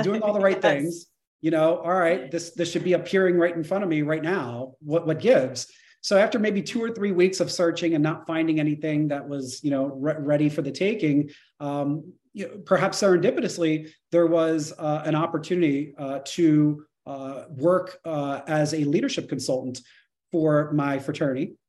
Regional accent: New Jersey, United States; So I wound up going back to my roots. I grew up in New Jersey

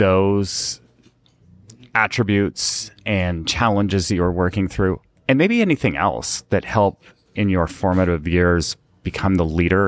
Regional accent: Canada; So when I was a kid growing up in Canada, like every kid in Canada, they want to be a hockey player.

